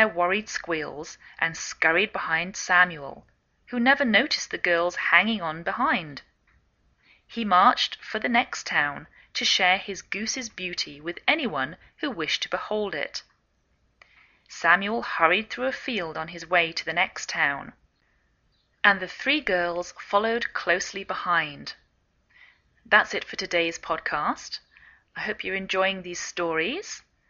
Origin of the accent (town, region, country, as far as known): England, United Kingdom; now in United States